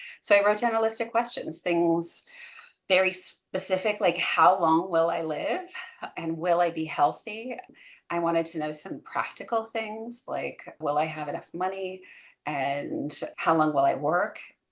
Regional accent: Electric City, Washington, United States; now in Maryland, United States; I grew up in Eastern Washington State on the Columbia River near the Grand Coulee Dam. My hometown is Electric City, population about 900.

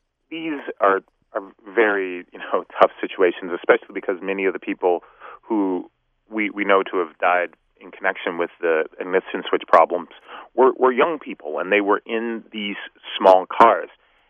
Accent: Chicago, Illinois, United States; I'm from Chicago, and I remember he's, you know, considered one of the people who ended the Chicago machine with the Gaylord operation.

